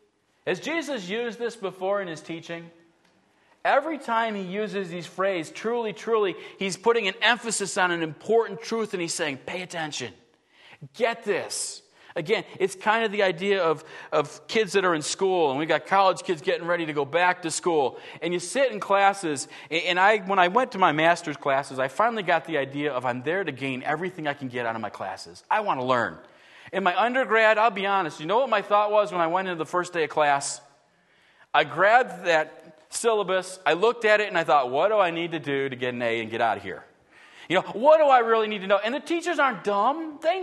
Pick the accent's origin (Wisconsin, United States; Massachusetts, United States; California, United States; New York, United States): New York, United States; Buffalo; And I grew up in Buffalo, so I knew where Children's Hospital was.